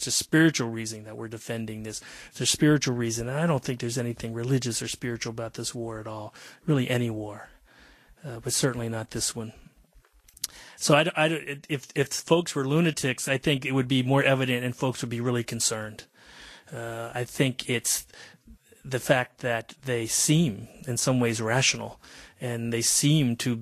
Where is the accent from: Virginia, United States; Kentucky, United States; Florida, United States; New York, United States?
Virginia, United States; Well, I grew up in Virginia in the South, and that vehemence existed in my lifetime around the issues of civil rights.